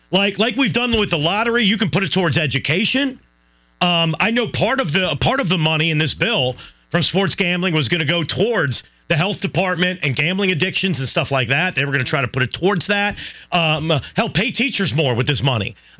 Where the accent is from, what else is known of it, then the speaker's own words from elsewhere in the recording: Pennsylvania, United States; I'm not that proud of Pennsylvania as my home state, but I'm not from Ohio.